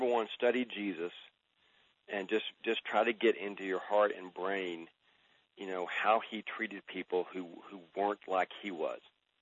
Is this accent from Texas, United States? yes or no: yes; Austin, Texas, United States; The American Atheist Association held their annual convention in my hometown, because it started in Austin many years ago under Dr. Marilyn Murray O'Hare, Easter weekend.